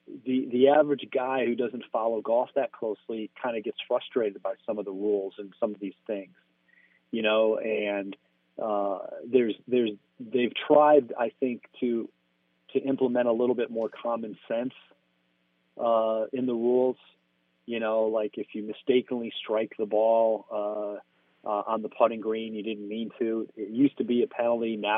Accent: Chicago, Illinois, United States; I grew up in the Chicago area, and I caddied at a local club for years, like when I was a teenager.

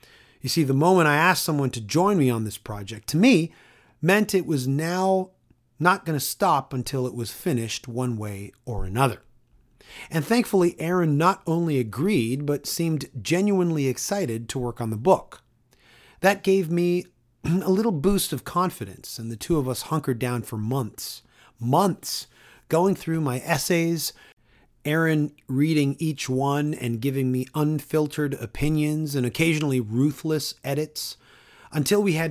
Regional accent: Toronto, Ontario, Canada; Only 3 were from my hometown of Toronto.

